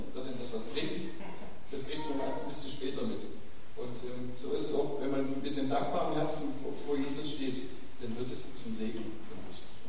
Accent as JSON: {"language": "German", "town": "Leipzig", "region": "Saxony", "country": "Germany", "said": "ich bin aus Leipzig. Ich bin verheiratet seit 10 Jahren, habe 4 Kinder."}